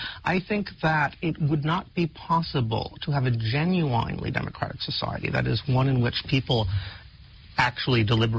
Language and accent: English; New York, United States